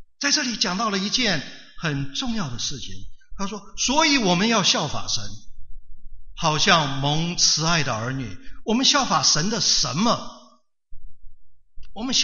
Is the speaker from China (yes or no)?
no; Taiwan; 我这个从台湾来的大概不大懂这一些，我就一屁股坐下去了。